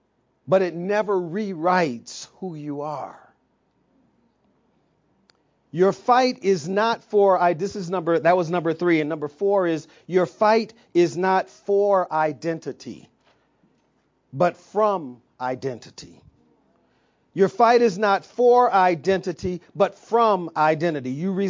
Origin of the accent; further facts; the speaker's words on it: Saginaw, Michigan, United States; My old house, the house I grew up with in Saginaw, Michigan, my whole family was raised there. We all grew up there.